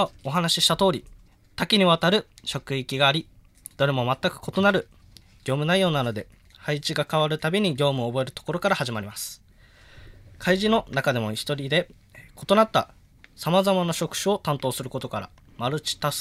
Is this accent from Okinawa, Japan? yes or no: yes; Itoman, Okinawa, Japan; 自分は出身は沖縄県、糸満市出身で